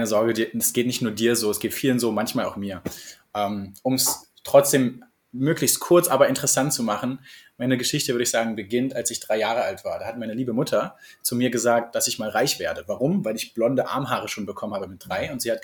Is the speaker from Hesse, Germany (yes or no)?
no; Eisenhüttenstadt, Brandenburg, Germany; Und jetzt kommen wir aus dem Osten, von der polnischen Grenze, Eisenhüttenstadt, auch Stalinstadt genannt, also wirklich gebaut nach dem stalinistisch-leninistischen Ideal. Und reine Arbeiterstadt